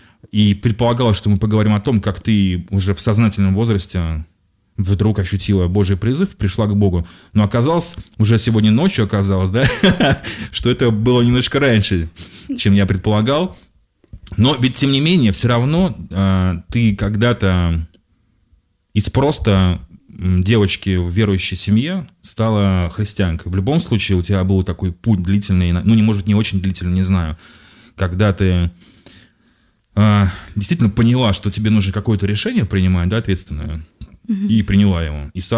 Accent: Kurgan-Tyube, Khatlon, Tajikistan; also born or lived in Uzbekistan; потому что у меня тоже бабушка жила там, мама училась в Душанбе, и бабушка жила в городе Курган-Тюбе, это чуть, ну, час езды от Душанбе. Я там все детство провел и в Таджикистане

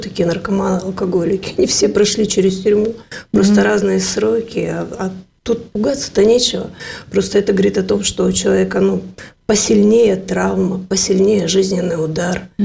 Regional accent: Krasnoyarsk, Krasnoyarsk Krai, Russia; born there; Родилась в 70-м году, мама работала, я в Красноярске родилась, город Красноярск, она работала на заводе «Красмаш», папа тоже на этом же заводе. Мы жили в каком-то бараке до 3 лет, где не было вообще воды и всего.

